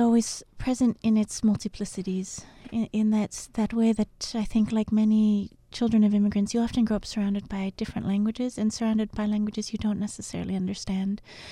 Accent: Vancouver, British Columbia, Canada; I grew up in Vancouver in the 80s, and that Chinatown is very large.

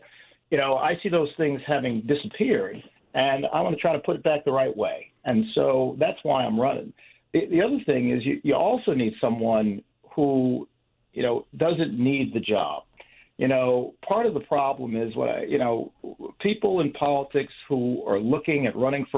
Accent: Buffalo, New York, United States; I grew up in Buffalo, working class, on the east side of town, which is not a particularly nice part of Buffalo.

